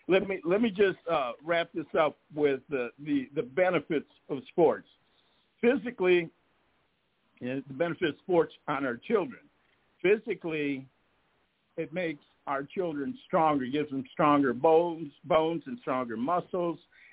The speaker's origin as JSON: {"language": "English", "town": "Chicago", "region": "Illinois", "country": "United States", "lives_now": "Las Vegas, United States", "said": "I'm from Chicago. We love our teams. I live in Vegas, but I'm still a diehard Sox fan, White Sox fan."}